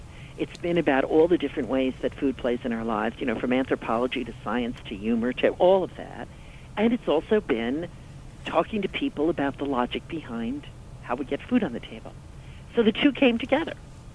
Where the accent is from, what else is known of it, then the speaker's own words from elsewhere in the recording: New York, United States; I grew up in the New York area, and we fixed supper as well.